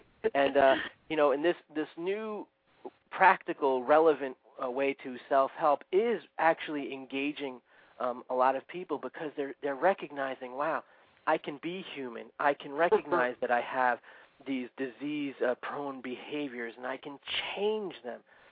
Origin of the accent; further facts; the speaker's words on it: New York, United States; I'm a New Yorker, folks.